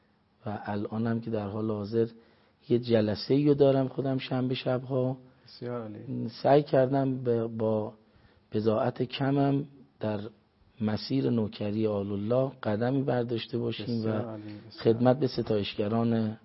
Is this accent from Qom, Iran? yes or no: yes; Qom, Iran; اصالتاً اهل قمم.